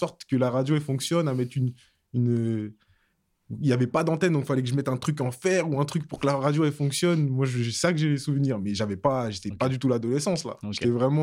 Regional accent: Savigny-le-Temple, Île-de-France, France; J'ai grandi à Savigny-le-Temple dans le 77.

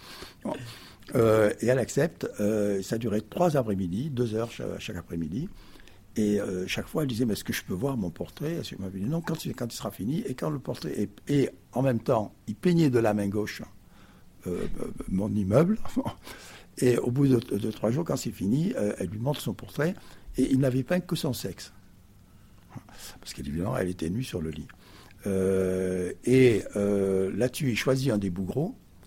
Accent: Perpignan, Occitanie, France; comme étant fils du pays, comme vous, je suis de Perpignan

